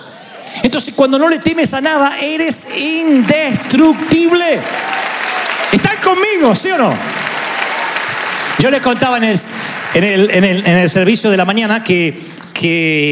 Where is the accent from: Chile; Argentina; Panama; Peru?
Argentina; Pero tal vez porque yo soy argentino, qué sé yo.